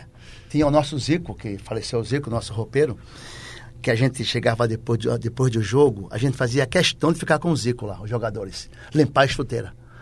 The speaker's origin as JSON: {"language": "Portuguese", "town": "Maceió", "region": "Alagoas", "country": "Brazil", "said": "eu tô falando com a minha mãe aqui, cara, eu venho de Maceió, tal."}